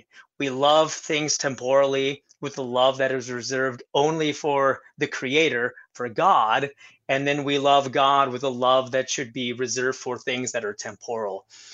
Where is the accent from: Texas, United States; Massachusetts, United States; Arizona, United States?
Texas, United States; I grew up in South Texas, and this was always one of those proof texts.